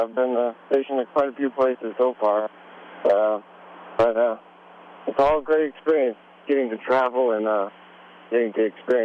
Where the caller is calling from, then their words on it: Maimana, Faryab, Afghanistan; I'm calling from Maimana, Afghanistan, which is northwest corner of Afghanistan up by Turkmenistan border.